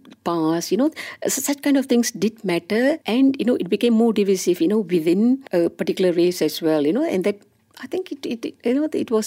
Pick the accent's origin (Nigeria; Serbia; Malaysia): Malaysia; Alor Setar, Kedah; I was growing up in Alostar, although I was born in Kuala Krapahang, I grew up in Alostar. And, you know, there we had a multiracial neighborhood